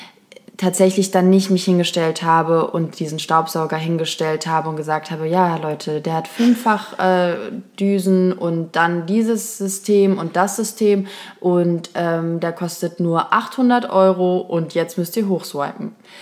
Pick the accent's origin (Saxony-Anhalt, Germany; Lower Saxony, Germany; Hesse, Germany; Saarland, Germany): Hesse, Germany; Kassel; Also ich bin eigentlich aus Kassel und irgendwie habe ich das Gefühl, auch in so mittelgroßen Städten